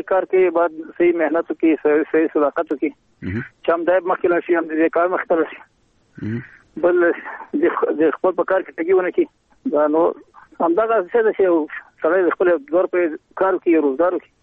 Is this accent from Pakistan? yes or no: no; Ghazni, Afghanistan; زه د غزنی ولایت یم د اندړو د ولسوالۍ ما یادې ګډول لیکلې یم